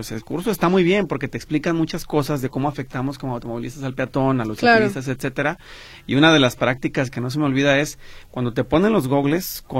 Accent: Guadalajara, Jalisco, Mexico; Y que como tapatíos además entendamos que tenemos que tener una cultura más robusta de seguridad vial.

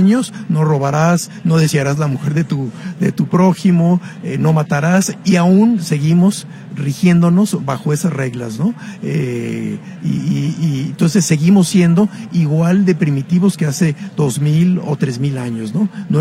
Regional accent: Tequila, Jalisco, Mexico; Yo soy católico, de Tequila, y la gente me ha preguntado, ¿qué tiene que hacer un mexicano de Tequila escribiendo sobre judíos, no?

